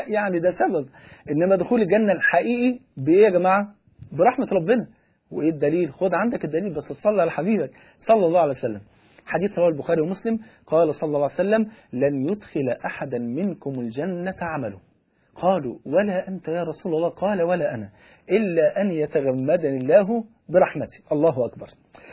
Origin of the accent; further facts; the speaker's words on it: Egypt; عندنا في مصر هنا